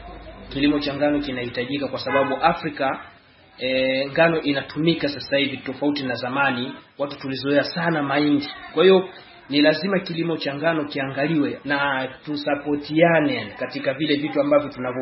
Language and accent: Swahili; Tanzania; mimi nimetoka Tanzania.